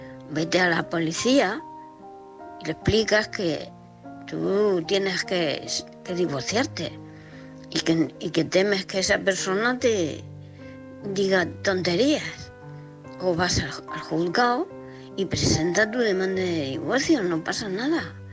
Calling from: Murcia, Region of Murcia, Spain; de Murcia.

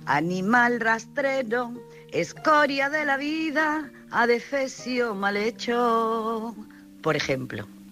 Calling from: Jaén, Andalusia, Spain

